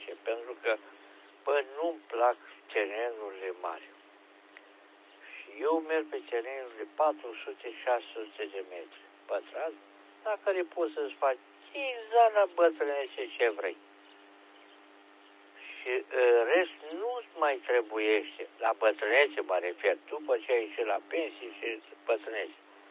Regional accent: Romania; Noi suntem români, suntem, cum să spun, de visă veche năcăjiți.

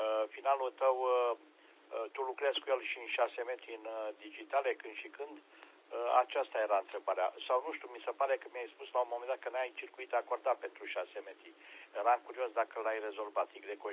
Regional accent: Ploiești, Prahova, Romania; de la Ploiești cu finalul la fel ca al tău

